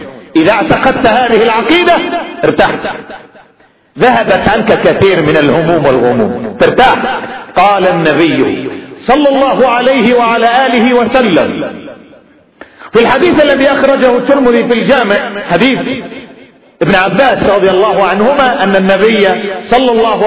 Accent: Yemen; عندنا في اليمن مثلا 1,500,000 موظف

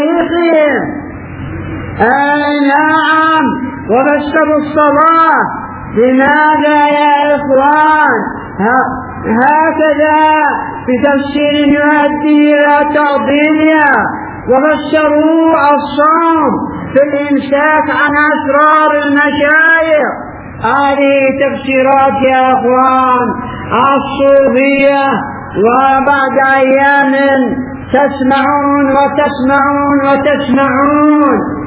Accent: Hadhramaut, Yemen; فلا نذهب بعيدا هنا عندنا في حضرموت

